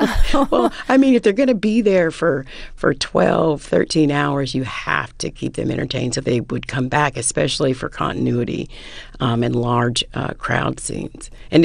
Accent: the South, United States; accent: Southern; I lost my accent only to find it again in Hollywood. I mean, the only people I know, the only women I knew growing up were Southern women.

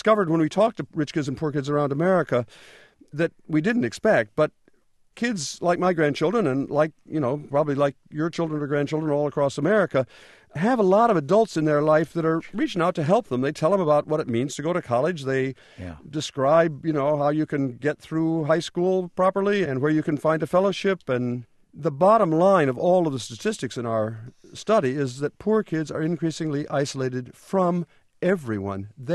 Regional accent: Port Clinton, Ohio, United States; born or raised there

